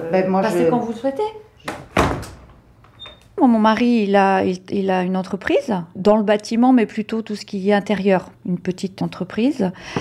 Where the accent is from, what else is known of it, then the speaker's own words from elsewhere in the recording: Neuilly-sur-Seine, Île-de-France, France; born there; Alors moi je suis née à Neuilly-sur-Seine, fille d'émigrés portugais.